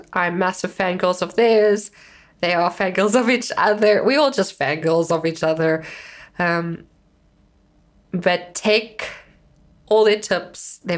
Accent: South Africa; as a South African, you know, it's very big in South Africa

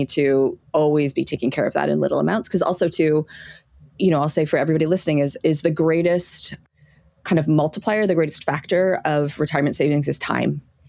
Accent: Canada; We're Canadian. So far we're good.

